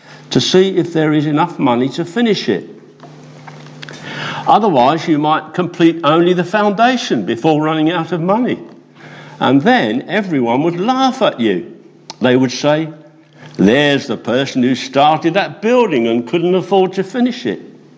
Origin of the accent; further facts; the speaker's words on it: Eastbourne, South East England, United Kingdom; We're from Eastbourne. Phil and I, we're both retired.